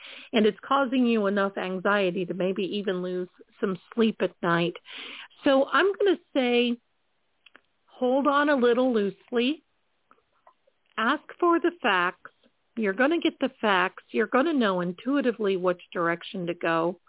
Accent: Mansfield, Ohio, United States; because I'm actually originally from Ohio. So nice to see. Yes, I am just a little south of you, from the Mansfield area.

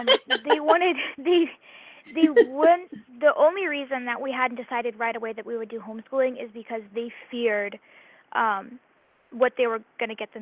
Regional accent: Richmond, Virginia, United States; So I was born and raised in Virginia, Richmond, Virginia, and I have lived here for, I've lived in the neighborhood that I am in for about 10 years.

